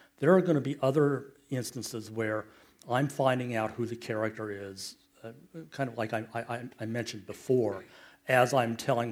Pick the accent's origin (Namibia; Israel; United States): United States; Los Angeles, California; I grew up less in the Hollywood L.A. and more in the aerospace L.A.